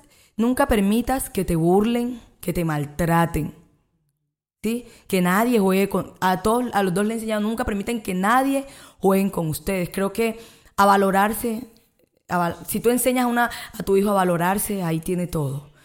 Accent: San Basilio de Palenque, Bolívar, Colombia; Felizmente palenquera, alta, gruesa, de boca grande y bailo bellísimo.

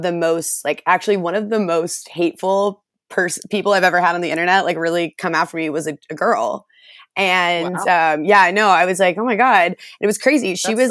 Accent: the South, United States; And I know like growing up in the South, I remember my first ever boyfriend in high school

